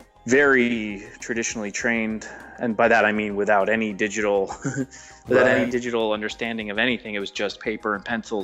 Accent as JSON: {"language": "English", "country": "Canada", "said": "I didn't mention I'm from Canada originally."}